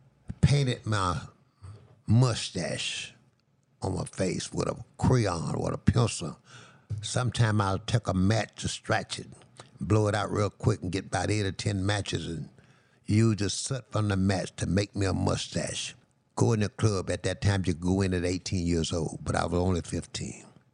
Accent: Louisiana, United States; moved away; also born or lived in Pine Bluff, Arkansas / Chicago; That's how my dad met my mother from Louisiana, and I was born in Louisiana. I left my hometown in 1947, went to Pine Bluff, Arkansas with my father and mother.

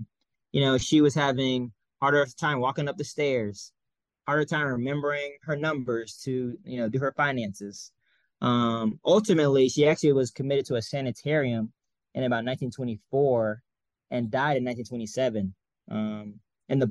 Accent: Montgomery, Alabama, United States; You know, I mentioned earlier that I'm from Montgomery, Alabama

